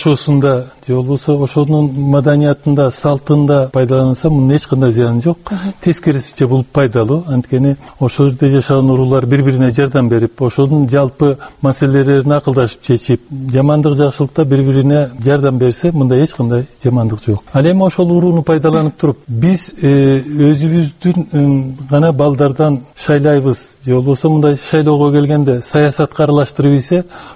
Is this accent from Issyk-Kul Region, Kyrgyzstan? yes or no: no; Bishkek, Kyrgyzstan; also born or lived in Jalal-Abad Region; мен Жалал Абад облусунда төрөлгөм, 10 жашымда чейин ошол жерде жашадым, андан кийин Бишкекте өстүм, чоң атам ошол илгери айдалып кеткен экен Сусамырдан, ошон үчүн условный саякмын да.